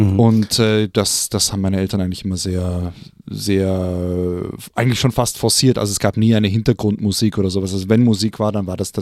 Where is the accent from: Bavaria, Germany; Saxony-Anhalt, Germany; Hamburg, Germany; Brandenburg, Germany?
Bavaria, Germany; Also ich bin aufgewachsen im Süden von München, zwischen München und den Alpen.